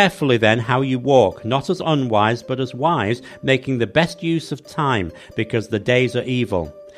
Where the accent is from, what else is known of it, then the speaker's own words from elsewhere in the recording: England, United Kingdom; Growing up in England in the 1970s